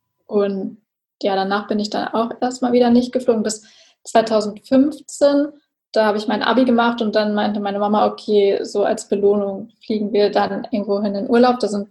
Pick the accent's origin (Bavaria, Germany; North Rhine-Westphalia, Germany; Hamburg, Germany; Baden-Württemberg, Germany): Hamburg, Germany; Also ich komme aus der Nähe von Hamburg.